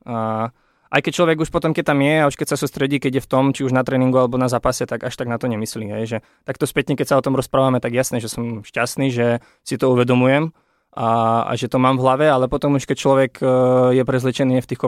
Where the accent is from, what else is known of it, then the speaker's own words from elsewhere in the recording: Žilina Region, Slovakia; now in Bratislava, Slovakia; čiže my sme chlapci z Oravy, ktorí sú v Bratislave